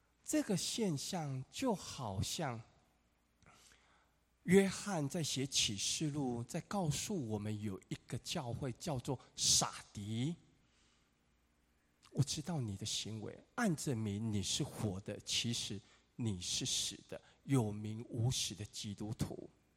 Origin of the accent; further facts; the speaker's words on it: Taiwan; 跟我们中国人，特别我们台湾农业社会，是有一些靠近的